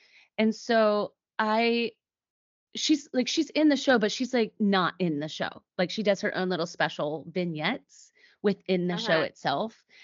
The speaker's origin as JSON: {"language": "English", "town": "Nashville", "region": "Tennessee", "country": "United States", "tie": "born or raised there", "said": "And also growing up in Nashville, one of my middle schools I went to, I drove by her house all the time."}